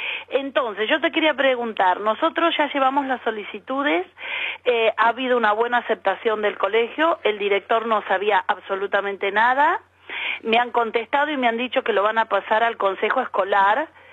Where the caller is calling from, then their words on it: Parla, Community of Madrid, Spain; Soy de Parla.